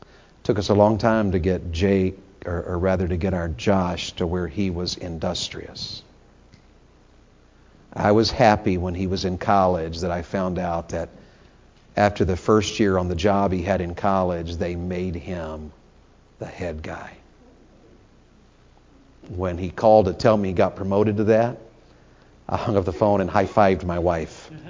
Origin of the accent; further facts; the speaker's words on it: the South, United States; I was raised in the South, and it's the dumbest thing in the world.